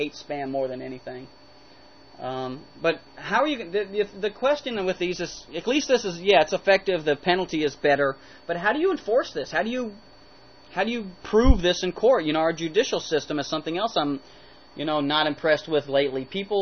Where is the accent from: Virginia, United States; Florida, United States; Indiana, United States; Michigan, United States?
Virginia, United States; born there; Virginia, my home state. I was born in Virginia, very proud of that.